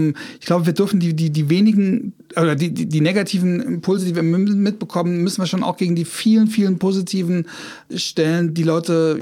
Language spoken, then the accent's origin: German; Trier, Rhineland-Palatinate, Germany; Aber ich komme aus Trier. In Trier gibt es einen queeren Verein, der hat sich gegründet, als ich da weg bin.